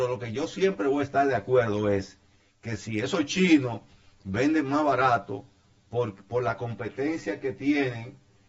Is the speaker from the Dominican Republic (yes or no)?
yes; Dominican Republic; yo soy dominicano